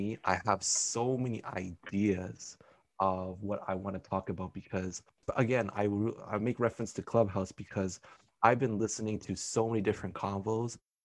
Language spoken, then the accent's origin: English; Canada; especially the context as a Canadian